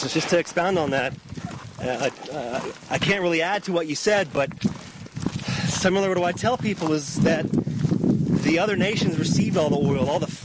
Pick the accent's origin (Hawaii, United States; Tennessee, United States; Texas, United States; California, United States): Tennessee, United States; Now, me personally, I am a redneck Jew. I come from Tennessee. I shotgun on the truck, dog in the back.